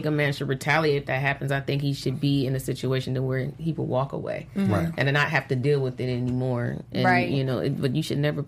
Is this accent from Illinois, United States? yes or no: no; Hawaii, United States; born there; also born or lived in San Francisco, United States / New York, United States; But see, I was born in Hawaii. I've been in San Francisco, New York. I was raised in the army, so I've been around a lot of different people.